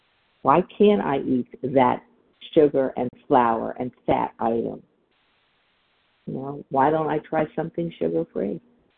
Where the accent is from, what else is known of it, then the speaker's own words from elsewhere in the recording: Florida, United States; S. is in Sam, and I'm from South Florida.